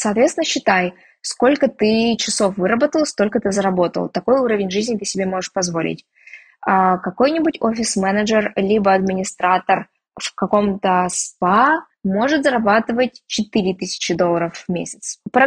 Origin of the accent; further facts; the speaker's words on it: Siberia, Russia; мой друг часто любит рассказывать, что так как мы из Сибири